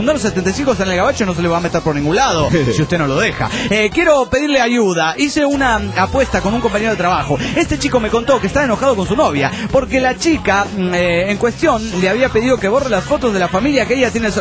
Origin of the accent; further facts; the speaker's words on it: Pucallpa, Ucayali, Peru; de Pucallpa, Perú.